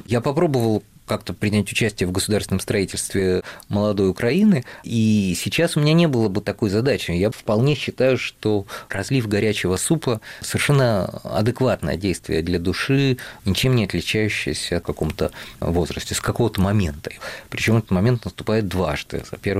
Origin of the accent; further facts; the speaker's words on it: Saint Petersburg, Russia; born there; Я родился в Ленинграде, да. Я родился в Ленинграде, оба мои родителя родились в Украине.